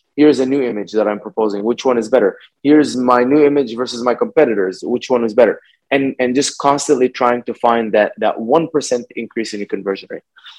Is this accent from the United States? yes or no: no; Dubai, United Arab Emirates; also born or lived in Egypt; Yeah, I was born in Egypt and I grew up in Dubai.